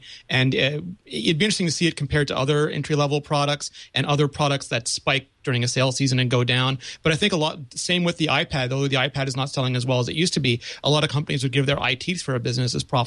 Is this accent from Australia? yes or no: no; Canada; I mourn as a Canadian who lost Nortel and lost Corel and lost 3DFX and a lot of other great Canadian companies.